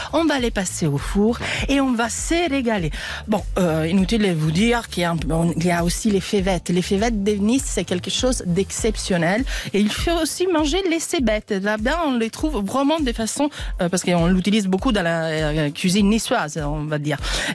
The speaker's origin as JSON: {"language": "French", "country": "Italy", "second_language": "French", "said": "Ah bah oui, je suis italienne."}